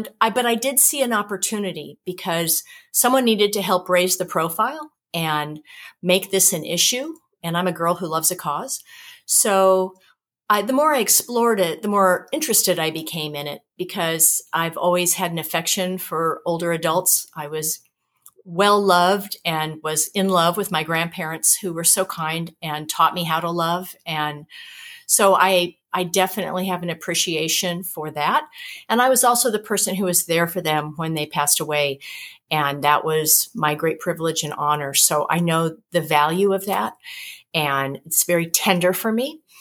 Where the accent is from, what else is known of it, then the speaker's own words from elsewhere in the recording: Los Angeles, California, United States; I'm from Los Angeles.